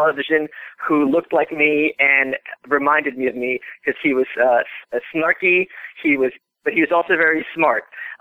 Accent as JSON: {"language": "English", "region": "New York", "country": "United States", "tie": "born or raised there", "said": "And growing up in New York, you know, espousing these kind of, they would certainly not be libertarian, espousing these conservative views is really a great way to be obnoxious and to be a punk."}